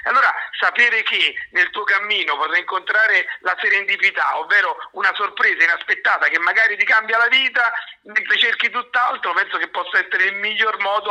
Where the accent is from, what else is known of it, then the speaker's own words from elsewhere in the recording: Avellino, Campania, Italy; il professore Sergio Barile, che è il mio concittadino, io sono di Avellino, anche lui lo è